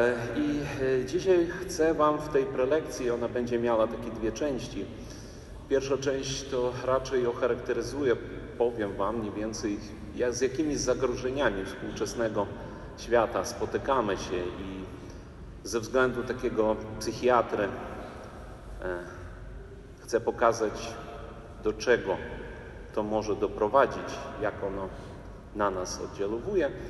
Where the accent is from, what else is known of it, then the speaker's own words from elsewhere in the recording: Chortkiv, Ternopil Oblast, Ukraine; accent: eastern; Moja matka Polka, ojciec Ukrainiec. Urodziłem się w takim miasteczku Czortków. To jest Tarnopolski obwód, to były Kresy Wschodnie, polskie.